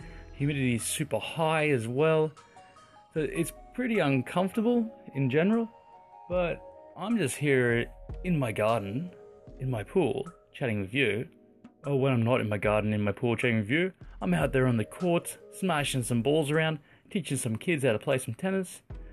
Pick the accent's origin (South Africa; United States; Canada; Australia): Australia; I'm an Aussie. I'm from down under.